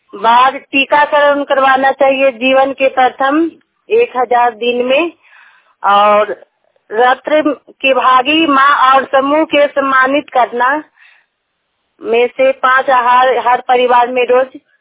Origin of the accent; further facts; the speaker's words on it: Nagarnausa, Bihar, India; और नगर नौता के रहने वाली हूँ। मेरा प्रखंड नगर नौता जिला ललंदा है